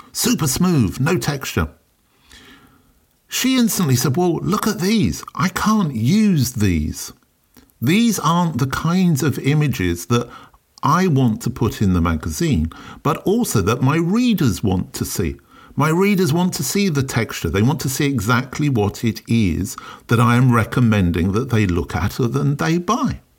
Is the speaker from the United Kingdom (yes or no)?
yes; London, United Kingdom; I'm a Londoner, now that I'm based way outside London